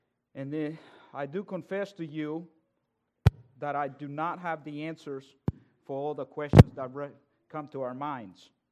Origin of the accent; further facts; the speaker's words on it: El Salvador; now in Dublin, United States; people say that I do not sound like I am from Georgia, and they are right. I grew up in El Salvador, but I've been in Dublin, Georgia for 13 years now, so that's where I call home.